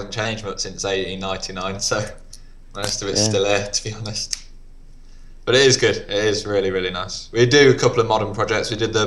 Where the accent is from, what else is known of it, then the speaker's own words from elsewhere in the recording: England, United Kingdom; And I'm from the Midlands, they're all pretty local, to be honest